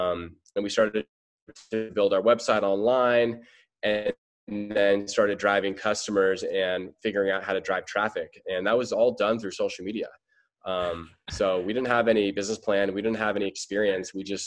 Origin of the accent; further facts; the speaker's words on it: Santa Barbara, California, United States; now in San Diego, United States; I'm from Santa Barbara. I moved to San Diego for college, and after college, I started Blenders.